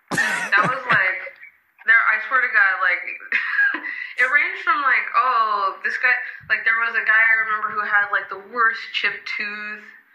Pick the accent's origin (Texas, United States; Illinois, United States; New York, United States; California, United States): California, United States; Whittier; I was living in Whittier, California, which is where was my hometown, and I lived there pretty much most of my adult life.